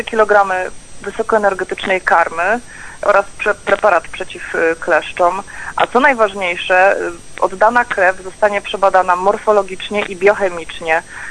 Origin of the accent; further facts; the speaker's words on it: Bytom, Silesian Voivodeship, Poland; jestem z Bytomia.